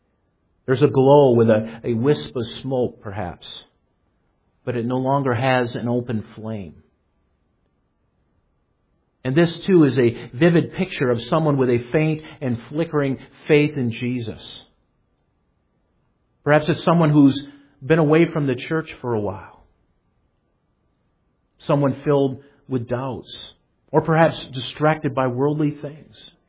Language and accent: English; Michigan, United States; Growing up in Michigan, my brothers and I used to have a load of fun with cattails.